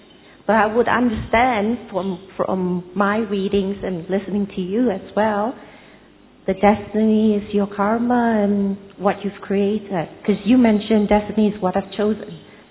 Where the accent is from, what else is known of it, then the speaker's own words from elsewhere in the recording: Malaysia; from Malaysia